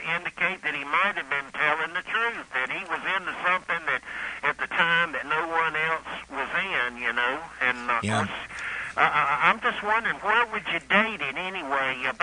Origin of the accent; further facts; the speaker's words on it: Greensboro, North Carolina, United States; It's in Greensboro, my hometown.